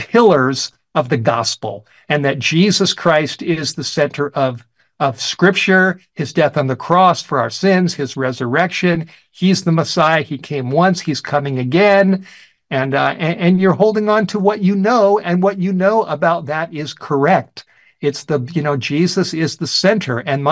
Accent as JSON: {"language": "English", "town": "Los Angeles", "region": "California", "country": "United States", "tie": "born or raised there", "said": "And I learned that growing up in the Hollywood Hills. As we've mentioned, I have a secular Jewish background."}